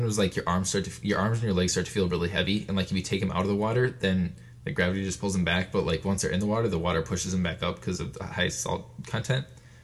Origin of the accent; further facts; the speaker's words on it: Green Bay, Wisconsin, United States; we're three guys from Green Bay, Wisconsin.